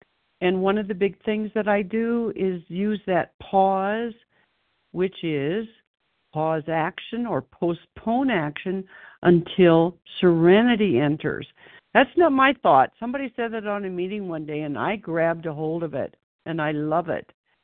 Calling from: Denver, Colorado, United States; also born or lived in Casa Grande, Arizona; from Denver, Colorado, formerly of Casa Grande, Arizona, for years and year

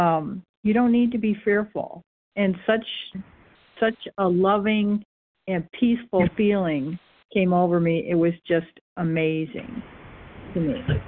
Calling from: Michigan, United States; from Michigan

